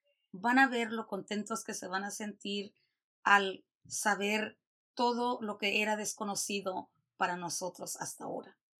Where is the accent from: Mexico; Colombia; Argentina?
Mexico; Tenanguillo; born there; Nací en un enero 10 de 1959. En el pueblo de Tenanguillo, estado de Guerrero. A los 7 años nos movimos a la Ciudad de México. Viví ahí hasta los 13 años.